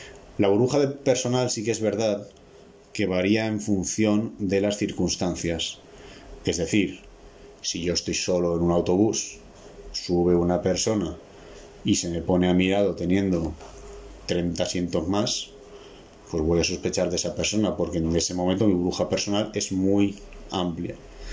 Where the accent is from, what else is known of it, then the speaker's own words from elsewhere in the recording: Valencia, Valencian Community, Spain; en Valencia, yo soy de Valencia, por calle tienes 5 o 6 bares